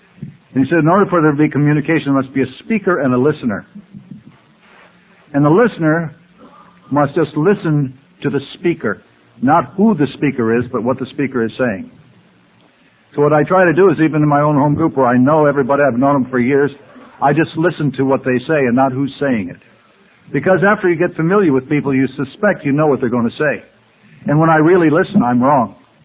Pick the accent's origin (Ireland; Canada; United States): Ireland; The old Irish line, you know, I'm Irish, I cry at supermarket openings